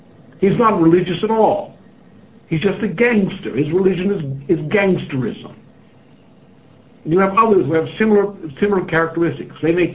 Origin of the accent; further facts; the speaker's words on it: United States; when I grew up in the United States, Jews to me meant my friends from the Polish-Russian background